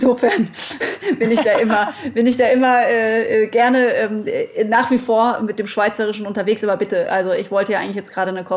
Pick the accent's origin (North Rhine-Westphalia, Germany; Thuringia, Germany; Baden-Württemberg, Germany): Baden-Württemberg, Germany; Münstertal; dass ich als Kind, ich musste immer nach Kaiserslautern, also ich komme aus dem Münsterta